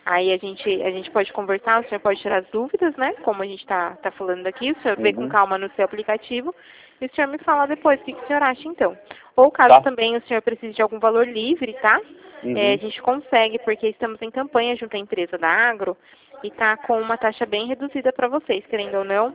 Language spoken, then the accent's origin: Portuguese; São Paulo, Brazil; eu já sou de São Paulo